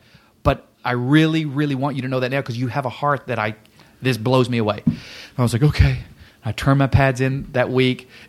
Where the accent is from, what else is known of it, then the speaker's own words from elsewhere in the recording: Birmingham, Alabama, United States; Birmingham. Birmingham, Alabama.